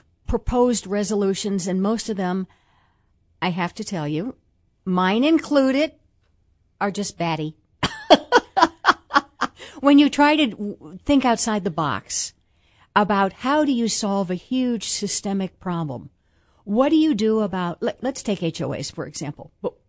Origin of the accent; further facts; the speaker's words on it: United States; I have to tell you, from a big picture point of view, as an American, I'm frightened at what appears to me to be the nonstop attacks on democracy.